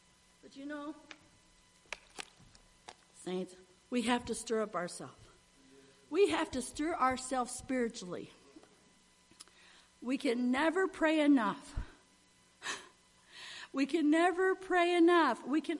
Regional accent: Virginia, United States; born there; I was born in Virginia and I have a lot of family in West Virginia.

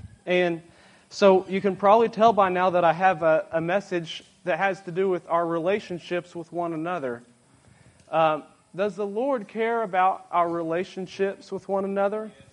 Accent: Kentucky, United States; I'm from Central Kentucky.

